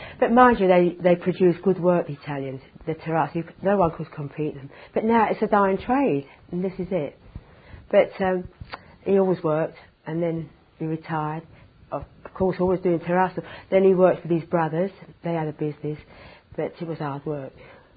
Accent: London, United Kingdom; born there; I was born in London.

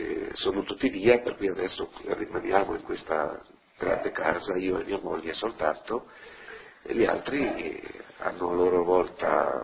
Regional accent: Friuli-Venezia Giulia, Italy; now in Switzerland; come me penso che anche altri friulani non abbiano sentito molto, non abbiano sofferto molto per la lontananza dal loro paese, dalla loro famiglia, qui nel Ticino.

